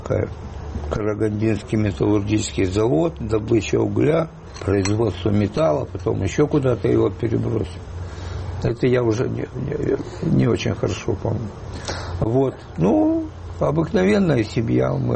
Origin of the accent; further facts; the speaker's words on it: Odesa, Odesa Oblast, Ukraine; accent: Odessa; moved away; ощущение, что наконец я вырвался из Одессы, которая относится к 60-му году